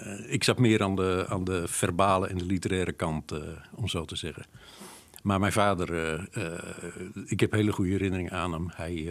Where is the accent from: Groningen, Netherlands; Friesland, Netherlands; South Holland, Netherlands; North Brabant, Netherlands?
Friesland, Netherlands; Leeuwarden; also born or lived in Zutphen; Dus als mensen vragen van waar kom je vandaan, dan zeg ik toch eerder Leeuwarden dan Zutphen.